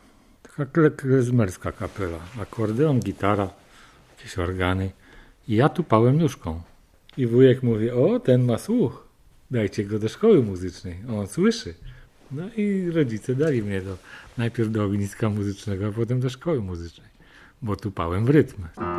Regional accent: Szczecin, West Pomeranian Voivodeship, Poland; moved away as an adult; Na studia przyjechałem tutaj. Uciekłem ze Szczecina, dlatego że tam nie było środowiska kompozytorskiego.

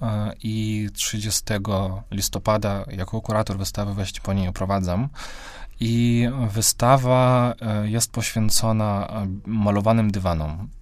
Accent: Belarus; I jako Białorusin chciałbym znowu przypomnieć

